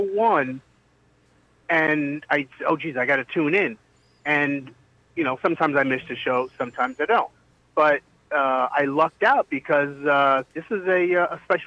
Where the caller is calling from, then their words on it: Riverhead, New York, United States; I'm calling from Riverhead.